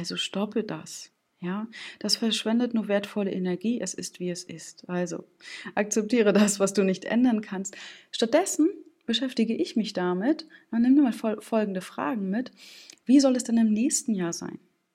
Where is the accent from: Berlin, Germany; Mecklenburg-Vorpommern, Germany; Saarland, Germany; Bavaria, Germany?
Mecklenburg-Vorpommern, Germany; Stralsund; Ich habe da so ein schönes Marzipan aus meiner Heimatstadt Stralsund.